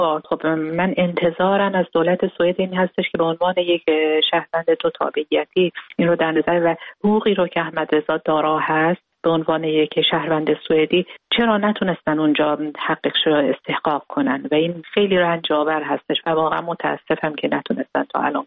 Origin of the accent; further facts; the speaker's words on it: Iran; برای اینکه من یک ایرانی هستم